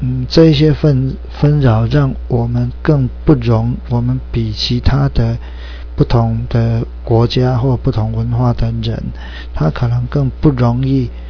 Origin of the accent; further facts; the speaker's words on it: Taiwan; 我们台湾人很努力，我们很辛苦